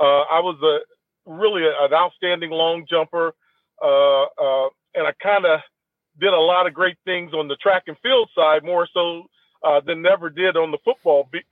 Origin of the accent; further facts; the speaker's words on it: Columbus, Ohio, United States; as a kid growing up in Columbus, Ohio, the … name was really mm-hmm. a big name in Columbus.